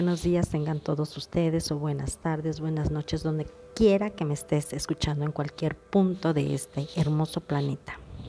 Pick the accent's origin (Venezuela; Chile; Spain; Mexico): Mexico; en específico en mi país, México